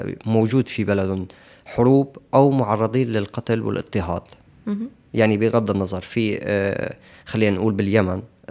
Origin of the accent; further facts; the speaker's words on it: Syria; moved away; إحنا كسوريين متمركز في مناطق بشكل جماعي